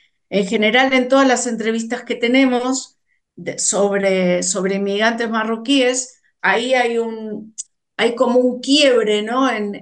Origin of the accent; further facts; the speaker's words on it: Argentina; Soy de Argentina.